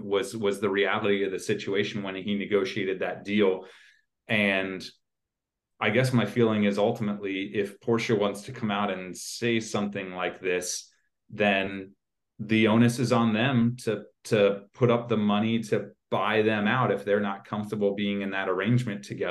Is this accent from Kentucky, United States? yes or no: yes; Kentucky, United States; They're legalizing it in Kentucky, in my home state, soon.